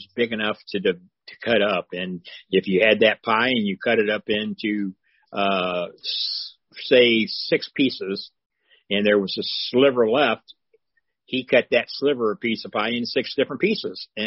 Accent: East St. Louis, Illinois, United States; I'm actually from the Illinois side, right out of St. Louis, Missouri. Grew up in East St. Louis, Illinois, in the housing projects

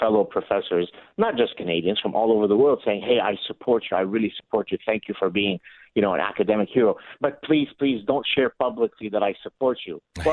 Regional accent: Lebanon; moved away; 98% of people polled in my home country of Lebanon hate the Jews. What a surprise that we had to leave Lebanon in 1975.

